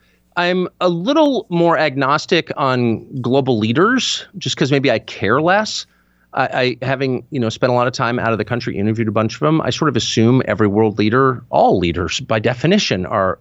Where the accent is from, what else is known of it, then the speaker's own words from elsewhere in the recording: United States; I am American.